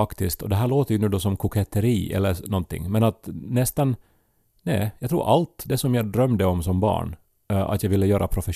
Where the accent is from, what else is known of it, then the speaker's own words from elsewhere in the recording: Esse, Ostrobothnia, Finland; folkdräkt ändå var en grej i min hemby Esse